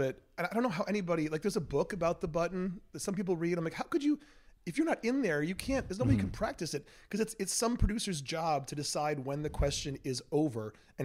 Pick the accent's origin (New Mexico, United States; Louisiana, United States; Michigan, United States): Michigan, United States; Ann Arbor; also born or lived in Minnesota; I'm from Ann Arbor, Michigan. Raised there, born in Minnesota.